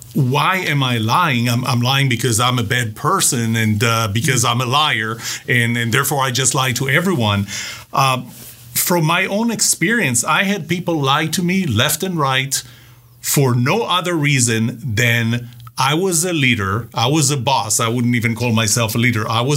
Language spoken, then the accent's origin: English; Israel; English is a second language; moved away; We went through the part that I came from Israel and we're very direct.